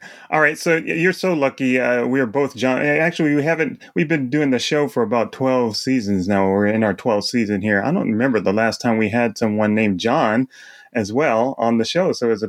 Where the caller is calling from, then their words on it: Japan; So always just know that we're watching here from Japan as well.